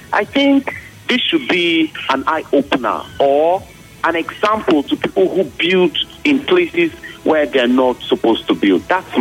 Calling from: Port Harcourt, Rivers, Nigeria; I'm calling from Uniport.

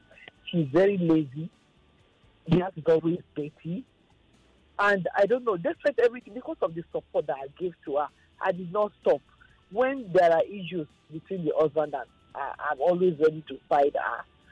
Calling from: Kenya; And I'm calling from Kenya.

